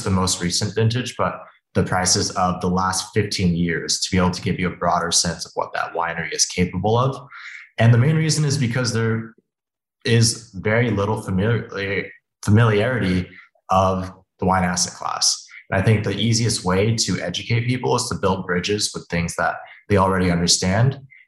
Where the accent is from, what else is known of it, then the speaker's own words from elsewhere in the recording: Beijing, China; also born or lived in Hong Kong; I grew up in Beijing, in Hong Kong, at a time where red wine, especially from France, was getting huge.